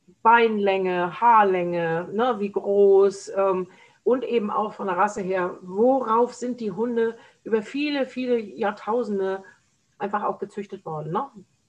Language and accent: German; Germany; So, aber mich als Deutsche macht man irgendwie mit französischem Essen glücklich